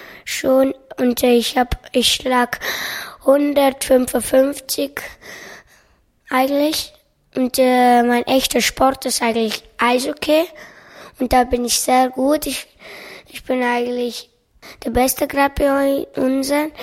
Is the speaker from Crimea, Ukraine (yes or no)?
yes; Sevastopol, Crimea, Ukraine; born there; German is a second language; moved away; Ich bin in Sevastopol geboren und ich habe eine Cousine dort